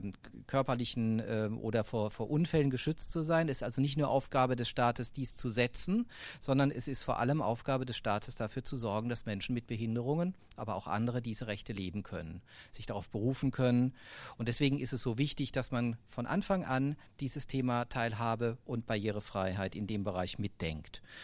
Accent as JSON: {"language": "German", "country": "Germany", "said": "Und wir berufen uns ja als Deutsche immer ganz gern auf unsere klugen Ingenieurinnen und Ingenieure."}